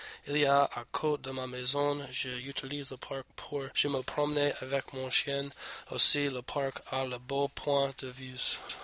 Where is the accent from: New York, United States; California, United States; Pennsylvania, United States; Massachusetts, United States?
Pennsylvania, United States; Wayne; French is a second language; Je suis né dans Wayne, Pennsylvanie, à l'hôpital de Les Enfants. J'ai habité dans une maison pour toute ma vie.